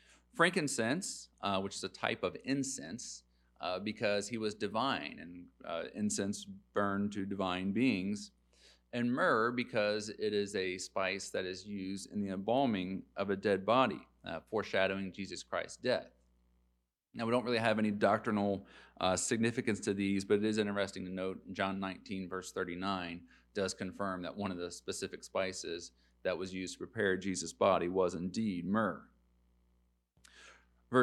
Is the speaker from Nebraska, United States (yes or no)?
no; New Richmond, Ohio, United States; It was like the little town that I grew up in New Richmond.